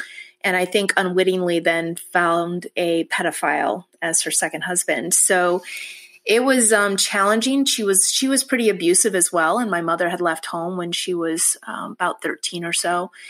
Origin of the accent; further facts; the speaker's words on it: Michigan, United States; I was born in Michigan, and that's where I was raised as well.